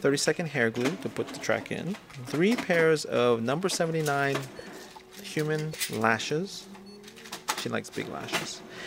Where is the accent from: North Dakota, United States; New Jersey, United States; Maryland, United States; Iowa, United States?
Maryland, United States; Because I grew up in Maryland.